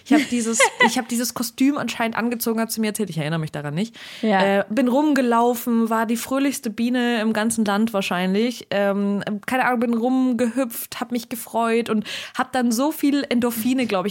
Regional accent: Bavaria, Germany; In Bayern, also, wo ich aufgewachsen bin.

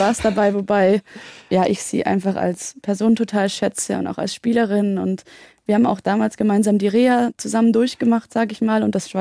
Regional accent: Friedrichshafen, Baden-Württemberg, Germany; Also ich bin ja am Bodensee groß geworden.

